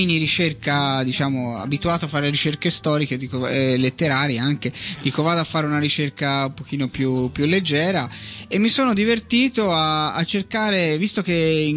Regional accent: Florence, Tuscany, Italy; Noi abitavamo davanti allo stadio comunale di Firenze, dalla terrazza di casa, proprio di camera mia

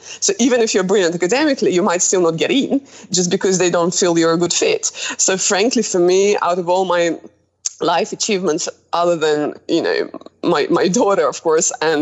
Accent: Moscow, Russia; English is a second language; But I've never lived in England, right? So it wasn't my first language at all. And so not only I had to succeed, you know, to a very high level academically, like basically, you know, being straight A student, but also, you know, to apply to Cambridge University from Moscow

